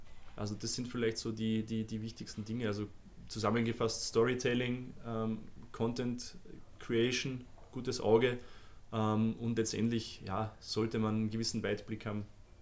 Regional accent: Austria; now in Munich, Germany

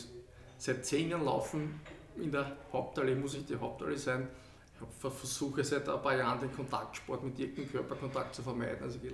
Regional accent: Vienna, Austria; Ja, das ist für mich als Urwiener, glaube ich, relativ einfach.

